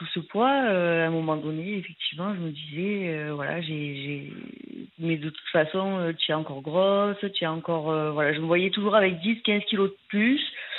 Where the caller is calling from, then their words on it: Entraigues-sur-la-Sorgue, Provence-Alpes-Côte d'Azur, France; Alors, j'ai 37 ans et en fait, je suis d'Entraigues-sur-la-Sorgue.